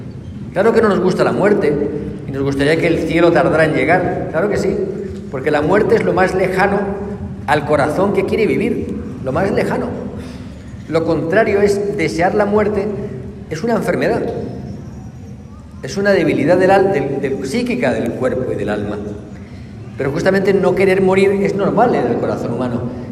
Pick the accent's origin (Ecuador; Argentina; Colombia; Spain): Spain; el día de los difuntos, yo soy español, pues ver el día de muertos y el cementerio y el color y la vida.